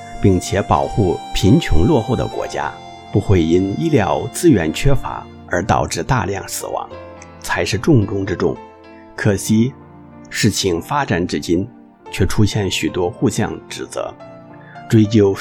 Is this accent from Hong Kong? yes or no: yes; Hong Kong; 第一件事发生在自己土生土长的香港